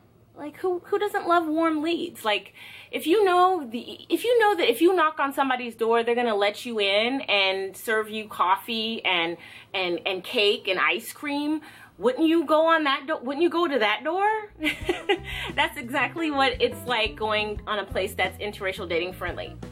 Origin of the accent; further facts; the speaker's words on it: California, United States; I didn't really see any, you know, growing up in California, I didn't see any like blatant racism, segregation, all of that stuff.